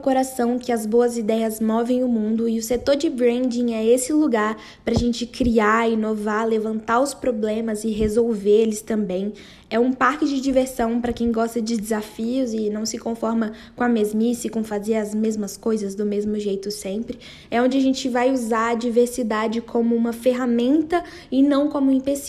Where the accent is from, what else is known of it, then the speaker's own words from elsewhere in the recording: Betim, Minas Gerais, Brazil; Eu tenho 21 anos, sou mineira, nascida e criada na periferia de Betim.